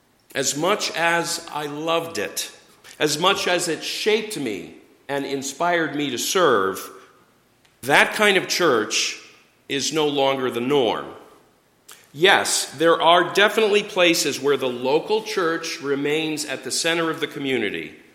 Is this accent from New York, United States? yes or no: no; Stratford, Connecticut, United States; I grew up in the First Congregational Church of Stratford, Connecticut, where I was baptized and confirmed and ordained.